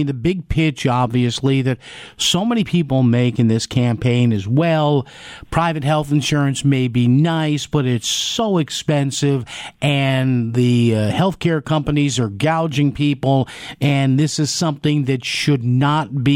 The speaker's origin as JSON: {"language": "English", "town": "New Haven", "region": "Connecticut", "country": "United States", "tie": "born or raised there", "said": "Well, my hometown, so I'm with you on that."}